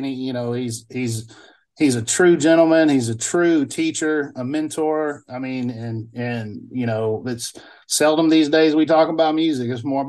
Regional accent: the South, United States; now in Canada; that's part of growing up in the South as a white kid.

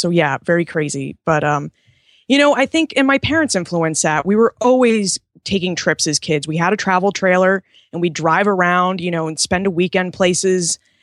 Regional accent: New England, United States; I grew up in New England and we have a certain culture and we say words a certain way. And we like lobster and chowder and all these different foods.

